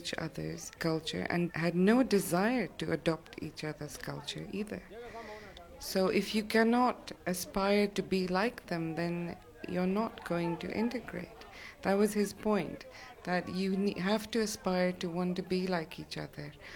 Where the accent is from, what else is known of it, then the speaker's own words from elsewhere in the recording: Kenya; born there; I'm a Kenyan citizen, however, I'm not black. I'm a fourth generation Asian. I was born here into a Sikh family in 1962.